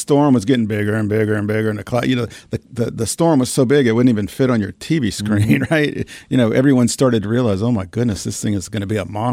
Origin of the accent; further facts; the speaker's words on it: Louisiana, United States; Like most kids growing up in Louisiana, you started working when you're 11.